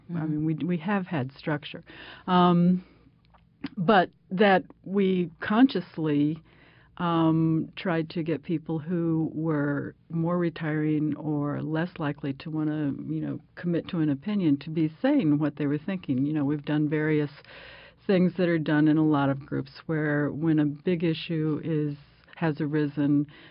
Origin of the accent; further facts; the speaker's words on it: Florida, United States; also born or lived in Maryland; I grew up in Central Florida and then lived in Maryland for a while in high school and college.